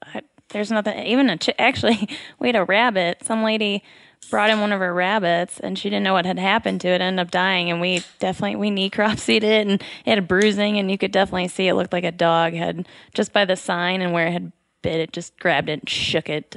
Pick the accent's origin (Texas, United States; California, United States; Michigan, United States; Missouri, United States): Michigan, United States; Arlington; Arlington, Lower Thumb area, yeah.